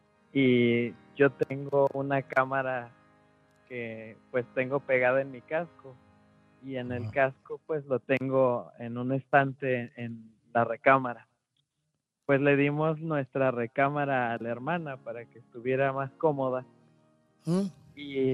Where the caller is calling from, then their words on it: State of Mexico, Mexico; Desde el Estado de México.